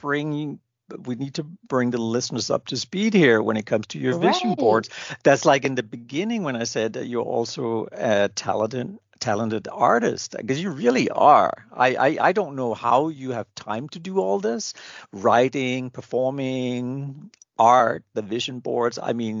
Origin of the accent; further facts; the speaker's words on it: Denmark; English is a second language; being born and raised in Denmark, that's pretty much, it's always dark there in the winter